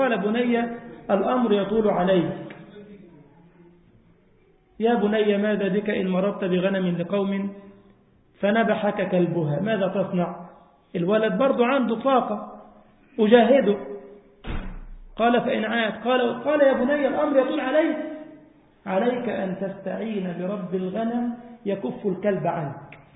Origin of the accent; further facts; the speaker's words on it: Egypt; إحنا البص عندنا في مصر يعني النظر